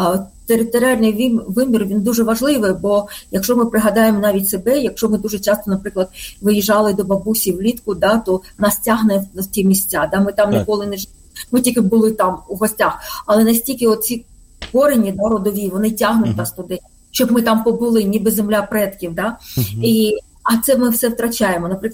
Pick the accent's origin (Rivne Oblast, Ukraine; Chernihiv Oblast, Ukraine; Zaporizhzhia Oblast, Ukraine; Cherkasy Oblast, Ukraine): Zaporizhzhia Oblast, Ukraine; Melitopol; якщо я жила на території там Мелітополя, наприклад, да, довгі роки з дитинства, да, і це для мене мій рідний край.